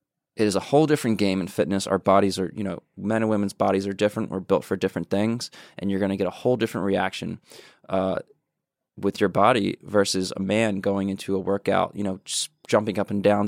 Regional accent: Hamilton, New Jersey, United States; Very small town called Hamilton, New Jersey. It's the blueberry capital of the world.

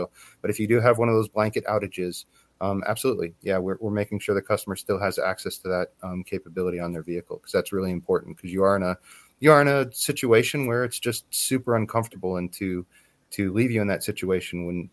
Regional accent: the South, United States; And I grew up in the South, you know, I grew up in hurricane country.

